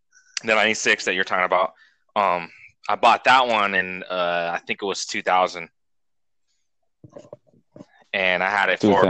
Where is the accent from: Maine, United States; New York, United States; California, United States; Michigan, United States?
California, United States; San Diego; So I'm from San Diego, and you know, the heart of our auto enthusiasts, audio too, I guess.